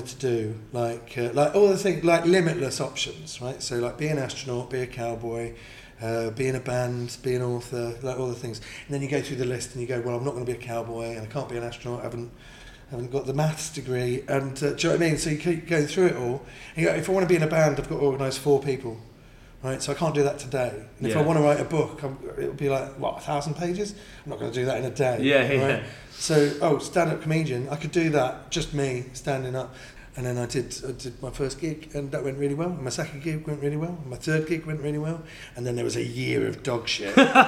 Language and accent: English; London, United Kingdom; accent: Cockney; So I'm a Cockney.